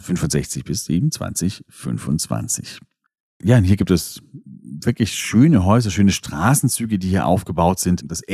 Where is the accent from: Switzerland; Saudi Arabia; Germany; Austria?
Saudi Arabia; Riyadh, Riyadh Province; Und zwar in Riad, in meiner Heimatstadt.